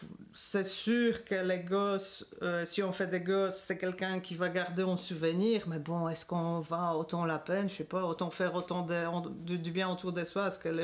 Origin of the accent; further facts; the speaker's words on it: Poland; Moi, je suis polonaise